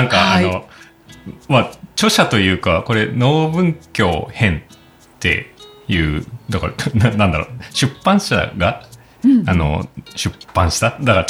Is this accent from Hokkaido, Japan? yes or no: yes; Hokkaido, Japan; 僕北海道出身で常に断熱ある家で住んでたんで